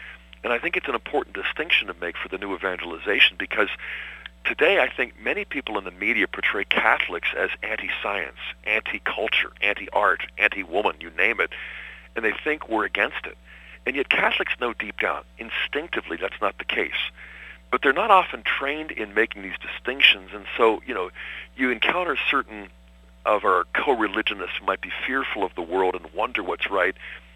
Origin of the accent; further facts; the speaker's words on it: Pittsburgh, Pennsylvania, United States; I grew up in Pittsburgh, where Bishop Wright was